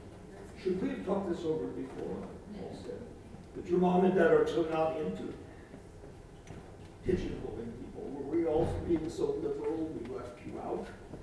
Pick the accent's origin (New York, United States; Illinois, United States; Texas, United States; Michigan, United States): Illinois, United States; the day same-sex marriage was implemented in my home state, Illinois.